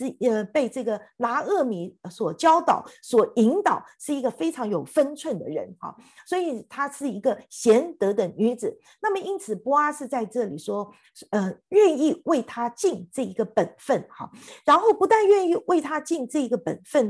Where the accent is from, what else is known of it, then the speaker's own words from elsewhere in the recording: China; 我们中国人说这个好像聘金或者是聘礼一样哈